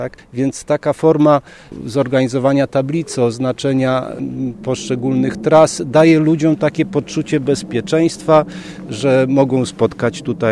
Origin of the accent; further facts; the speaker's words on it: Sztum, Pomeranian Voivodeship, Poland; now in Luzino, Poland; Akurat wczoraj minęło 30 lat, jak jestem w Luzinie, bo ja przyjechałem tutaj ze Sztumu, z Powiśla, już wrosłem w to Luzino